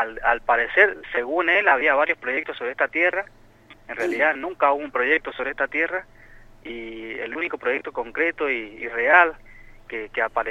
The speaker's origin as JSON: {"language": "Spanish", "town": "Cordón del Plata", "region": "Mendoza", "country": "Argentina", "said": "somos gente de Cordón del Plata y supuestamente él decía que somos de La Cera."}